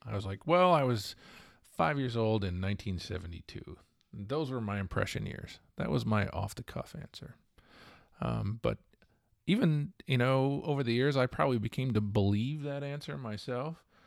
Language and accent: English; New York, United States; I'm from Central New York, called the Southern Tier. It's the Finger Lakes region